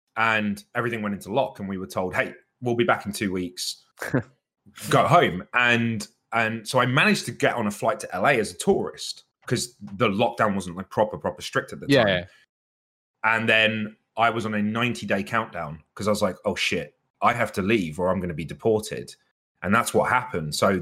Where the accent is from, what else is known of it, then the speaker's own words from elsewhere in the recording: United Kingdom; I'm British, so I have a visa for the US.